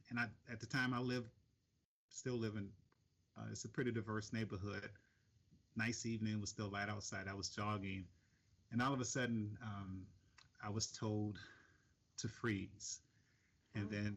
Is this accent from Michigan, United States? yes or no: no; Milwaukee, Wisconsin, United States; As was mentioned, I'm born and raised in Milwaukee, lived the first 17 years of my life.